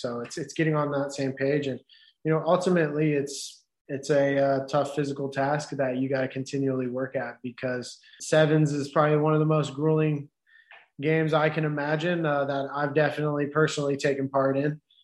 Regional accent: United States; I got into football because, one, I'm an American, right?

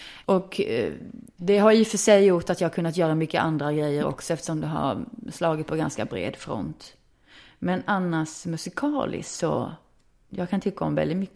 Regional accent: Vetlanda, Jönköping County, Sweden; när jag var 15-16 hemma i Vetlanda

